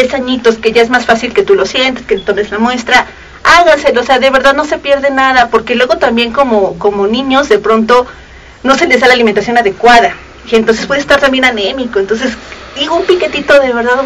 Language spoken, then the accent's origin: Spanish; Mexico; somos pocos los mexicanos que tienen ese tipo de sangre